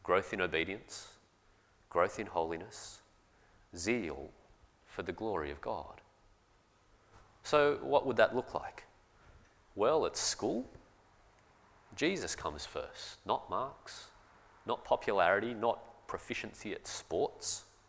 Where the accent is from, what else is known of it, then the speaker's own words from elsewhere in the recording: Australia; Growing up in Australia, with a Christian heritage like ours